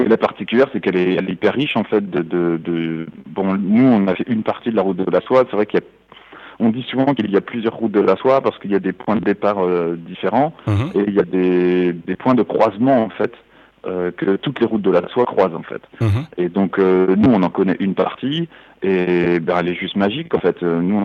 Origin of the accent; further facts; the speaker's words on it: France; Déjà, en tant que Français, c'est très très compliqué d'avoir une autorisation par les ambassades de rentrer sur le Pakistan.